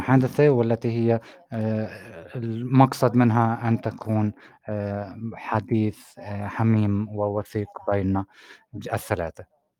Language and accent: Arabic; United States; also born or lived in United Arab Emirates; ولدت وترعرعت في الولايات المتحدة وذهبت إلى الإمارات وكنت أقضي الصيف مع سيدي وستي في فلسطين في عنبتة